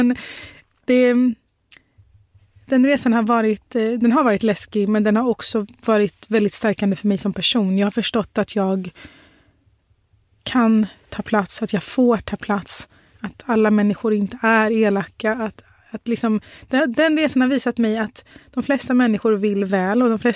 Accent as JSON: {"language": "Swedish", "country": "Sweden", "tie": "born there", "said": "Jag är liksom född i Sverige, men jag har utländsk bakgrund. Man ser på mig att jag är muslim."}